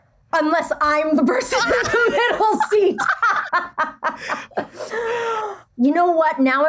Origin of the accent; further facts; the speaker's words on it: Canada; so I'm Canadian